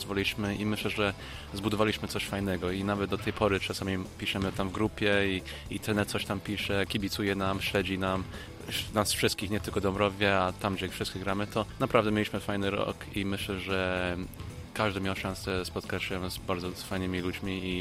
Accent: United States; now in Poland; wychowałem się w Stanach, mieszkałem w Stanach

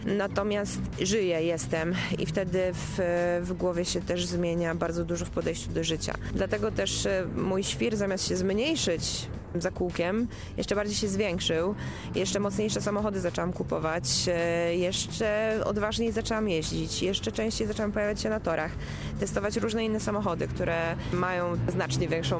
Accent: Jelenia Góra, Lower Silesian Voivodeship, Poland; Pochodzę z Jeleniej Góry, więc tam też się uczyłam i kończyłam edukację

